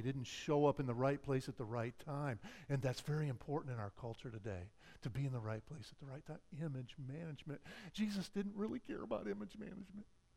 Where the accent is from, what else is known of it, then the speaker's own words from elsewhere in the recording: Wasco, California, United States; I mentioned that I'm from Wasco